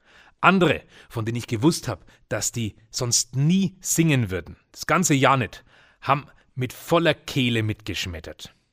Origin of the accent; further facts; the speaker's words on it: Heinersreuth, Bavaria, Germany; Und die begann in meiner Heimatgemeinde Heinersreuth bei Bayreuth damals in den 80er Jahren.